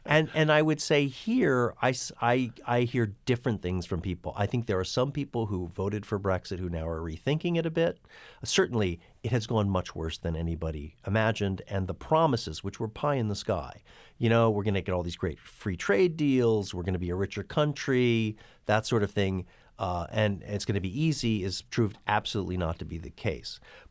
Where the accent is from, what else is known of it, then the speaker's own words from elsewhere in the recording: United States; now in London, United Kingdom; as an American living here in London